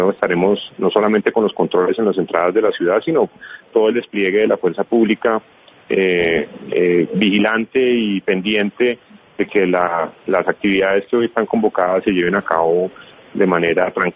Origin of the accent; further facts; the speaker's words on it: Colombia; de verdad que esperamos que la jornada sea una jornada de celebración de todo aquello que nos une como colombianos, de nuestra nacionalidad, de nuestra identidad